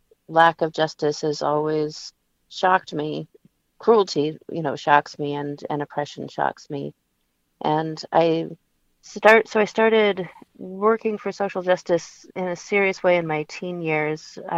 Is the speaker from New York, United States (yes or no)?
no; Federal Way, Washington, United States; So I moved back to Seattle because I grew up in Federal Way and I have family and community here.